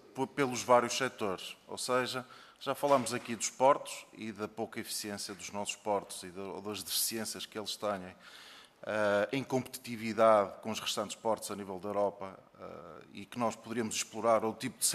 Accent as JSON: {"language": "Portuguese", "region": "Braga", "country": "Portugal", "said": "uma empresa de Braga, que é a minha terra"}